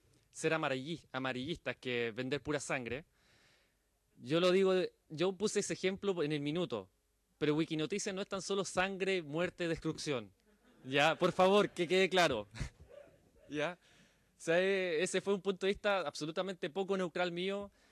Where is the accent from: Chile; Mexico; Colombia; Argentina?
Chile; Y yo como chileno tuve que comerme, mi orgullo es ser chileno